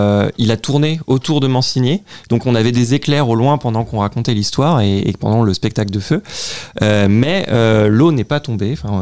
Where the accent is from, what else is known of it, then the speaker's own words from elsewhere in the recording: Pontvallain, Pays de la Loire, France; nous sommes tous de Pont-Valin, nous avons repris ce cours d'eau comme emblème